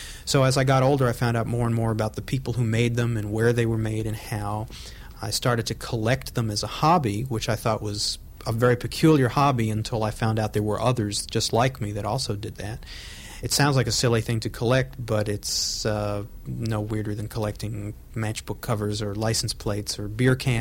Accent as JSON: {"language": "English", "region": "New York", "country": "United States", "tie": "born or raised there", "said": "I grew up in New York and could receive a lot of stations, especially at night, from all over the country."}